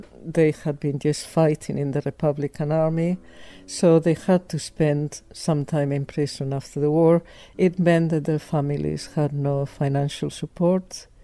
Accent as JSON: {"language": "English", "town": "San Sebastian", "region": "Basque Country", "country": "Spain", "said": "I'm from San Sebastian in the Basque Country, and I have been to Guernica."}